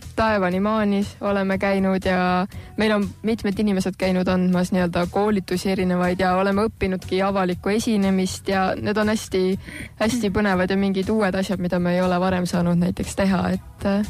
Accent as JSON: {"language": "Estonian", "town": "Rapla", "region": "Rapla County", "country": "Estonia", "said": "Ma olen ka 17-aastane, või sa ütlesid sa 18, ma olen 17 ja ma olen Raplast pärit."}